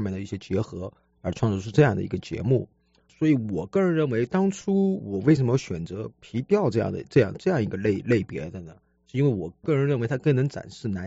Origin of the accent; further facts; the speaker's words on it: Chongqing, China; 我从6岁的时候开始学习的体操我来自于重庆